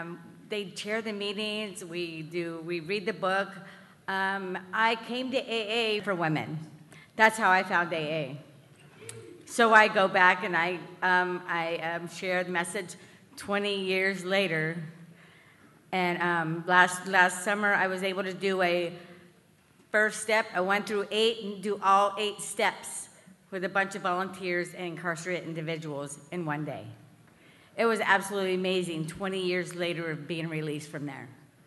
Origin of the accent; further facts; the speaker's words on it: Seattle, Washington, United States; I'm from Area 72, District 43 in Seattle, Washington.